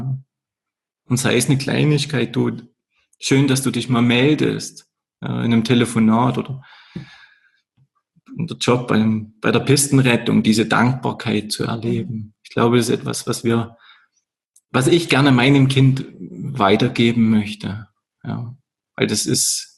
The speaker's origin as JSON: {"language": "German", "region": "Saxony", "country": "Germany", "tie": "born or raised there", "said": "Viele Jahre war das Erzgebirge meine Heimat."}